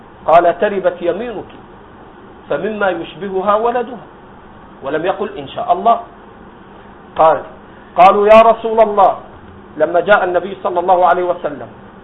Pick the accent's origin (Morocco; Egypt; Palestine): Egypt; أنا أنكر على الشباب عندي في مصر